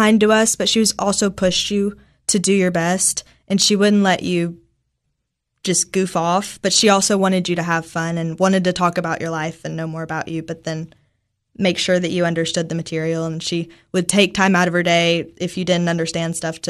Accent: Cookeville, Tennessee, United States; I'm from Cookeville. I've always lived in Cookeville.

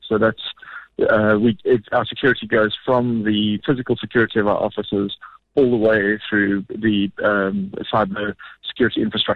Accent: South Africa; as a South African, house business, we're doing okay.

